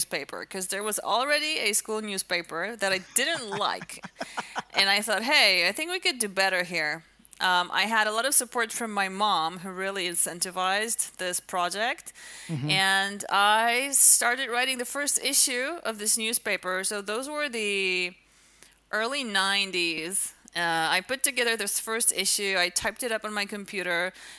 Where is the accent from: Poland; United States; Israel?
Poland; English is a second language; Originally, I'm from Poland